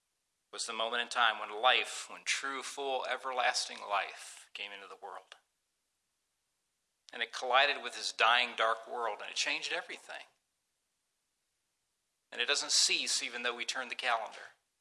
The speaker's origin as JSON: {"language": "English", "region": "Ohio", "country": "United States", "tie": "born or raised there", "said": "I grew up in Northeast Ohio, and my dad had largely been involved in building the house that I was, you know, born to hospital, brought to, raised in, lived most of my life in."}